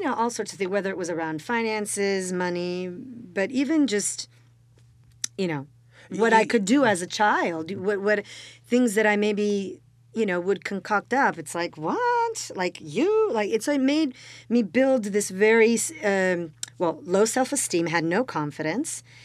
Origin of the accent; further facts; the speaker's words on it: Florence, Tuscany, Italy; moved away as an adult; I was born and raised in Italy. I was born in Florence, and I lived there for the first 20 years of my life.